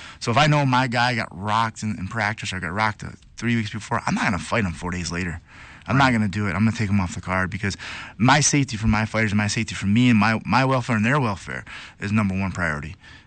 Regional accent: East Lansing, Michigan, United States; How I got started is, you know, I grew up in East Lansing.

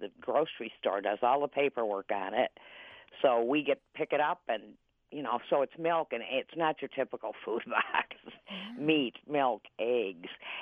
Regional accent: Michigan, United States; also born or lived in Chicago; We're from Michigan. I was born in Chicago, but both of us had been living in Michigan and just wanted a more isolated place.

